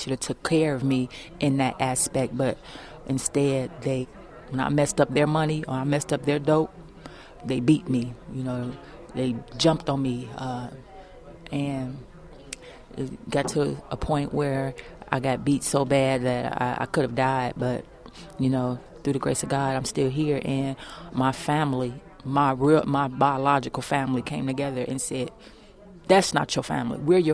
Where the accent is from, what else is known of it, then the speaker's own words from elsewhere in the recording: Chicago, Illinois, United States; I could say, you know, growing up in Chicago, Illinois, in what they call, quote-unquote, the projects, you know, it's pretty rough.